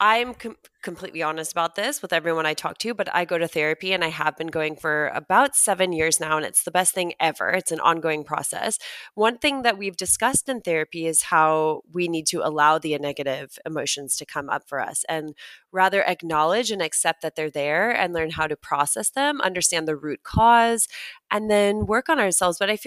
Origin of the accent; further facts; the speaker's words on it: United States; And for everyone listening, I'm obviously American.